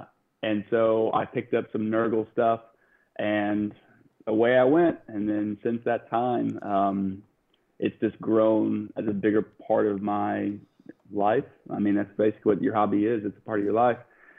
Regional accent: Dallas, Texas, United States; So I'm from Dallas, essentially. I'm about 30 minutes west of Dallas.

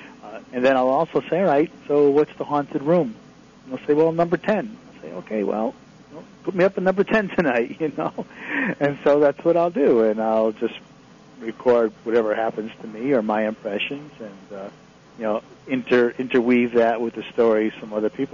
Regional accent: Connecticut, United States; Well, I grew up in Connecticut, and I was very interested in history.

